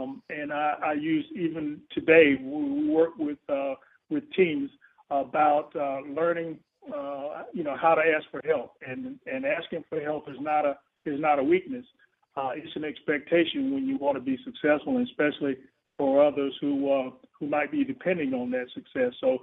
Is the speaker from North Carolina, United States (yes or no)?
no; Americus, Georgia, United States; I just have to go back to growing up in Americus, Georgia, and my dad was an entrepreneur himself.